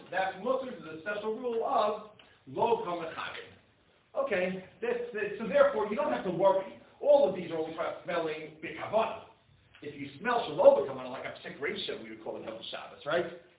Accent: Brooklyn, New York, United States; growing up in Brooklyn, I had Italian neighbors.

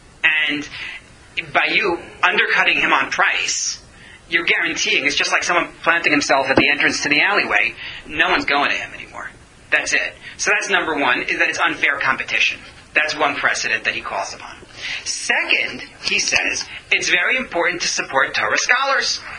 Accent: United States; I'm an American, so I wrote honor without a U.

